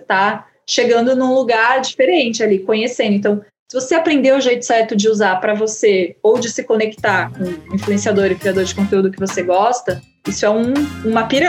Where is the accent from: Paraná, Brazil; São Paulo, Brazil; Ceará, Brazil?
São Paulo, Brazil; Araraquara; Eu vim de Araraquara e eu cresci como uma adolescente que escrevia muitos diários